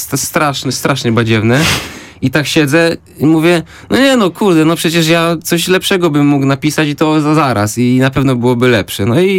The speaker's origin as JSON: {"language": "Polish", "town": "Śmigiel", "region": "Greater Poland Voivodeship", "country": "Poland", "tie": "born or raised there", "said": "czasów mojego dzieciństwa, które spędziłem w Śmiglu, w mieście wielkopolskim, w którym spędziłem bardzo, bardzo dużo czasu."}